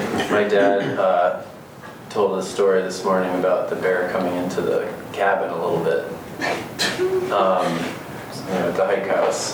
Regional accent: California, United States; I'm from California, where it's completely legal, but thanks anyway

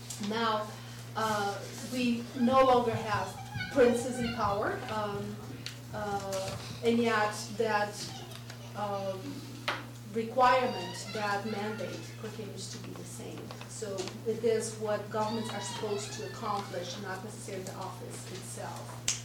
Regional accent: Brazil; now in United States; And I come from Brazil

